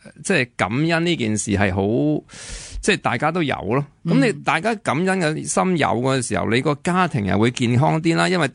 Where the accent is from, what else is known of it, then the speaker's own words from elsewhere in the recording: China; 即系扣上一啲我哋中国人嘅，譬如我哋都有呢个重阳节